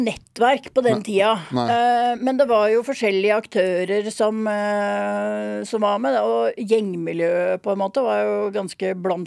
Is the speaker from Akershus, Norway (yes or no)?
yes; Drøbak, Akershus, Norway; also born or lived in Miami, United States; så jeg har jo hatt halve barndommen min i Drøbak, og halvparten i Miami på en måte, da, hos pappa og hans nye familie.